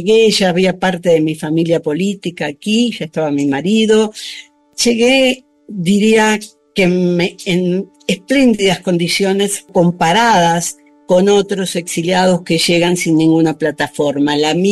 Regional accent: Uruguay; now in Mexico; soy ciudadana uruguaya, aunque no se quiera, porque en Uruguay no se puede renunciar a la nacionalidad, y soy ciudadana naturalizada mexicana también. Salí del Uruguay por razones políticas

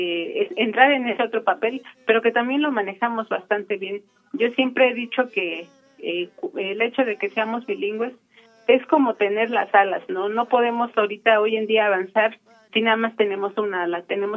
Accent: Santo Tomás, Michoacán, Mexico; first language Purépecha; Spanish is a second language; soy originaria de la comunidad de Santo Tomás, municipio de Chinchota, y soy hablante de la lengua purépecha en el estado de Michoacán.

